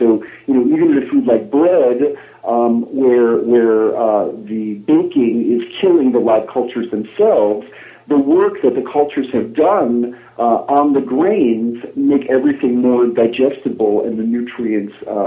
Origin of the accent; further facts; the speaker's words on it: New York, United States; As a kid growing up in New York, sour pickles were my very favorite food